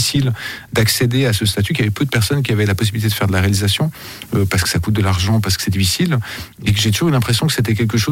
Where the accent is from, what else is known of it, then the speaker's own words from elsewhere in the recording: Switzerland; J'ai de la peine à me définir comme suisse. Ça me fait toujours, c'est drôle, un petit coup au cœur quand on me dit que je suis suisse, réalisateur suisse à l'étranger.